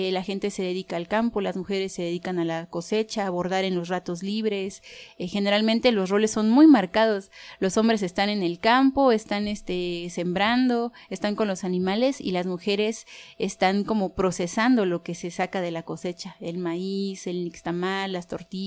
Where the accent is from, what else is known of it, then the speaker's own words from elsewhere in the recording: Yajalón, Chiapas, Mexico; now in San Cristóbal de las Casas, Mexico; Pues yo vengo de la región Selva, del municipio de Yajalón, y pues también estoy en San Cristóbal por motivos de venir a estudiar, a estudiar la licenciatura.